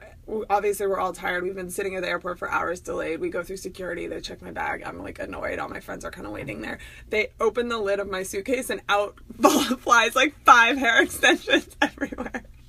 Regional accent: Arizona, United States; But I'm from Arizona, and I was like, what are you people talking about?

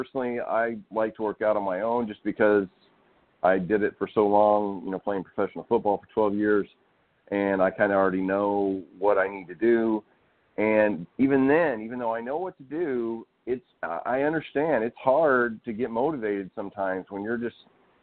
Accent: Arkansas, United States; Especially, I grew up out in Arkansas. We're outside climbing trees and chasing animals and just doing all kinds of stuff.

